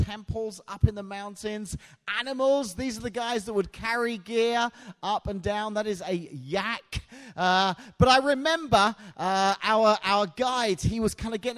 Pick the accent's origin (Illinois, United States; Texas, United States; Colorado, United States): Illinois, United States; Washington; I'm a friend of Ben and Joe's, and I've been here a few times. Love coming here. I come all the way from Washington, Illinois, which you probably figured out from the accent.